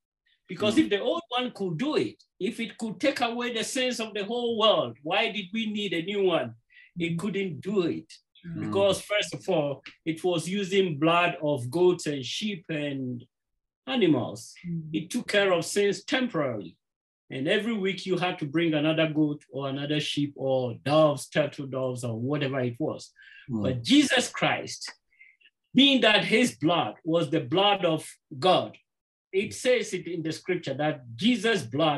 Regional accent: Ghana; now in Colorado Springs, United States; I'm from Ghana. It's a country from on the west side of Africa.

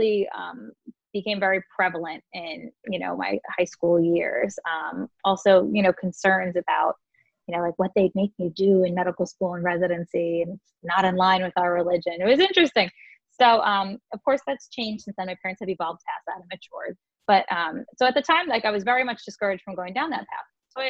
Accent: New York, United States; So I grew up on Long Island. My family still lives there.

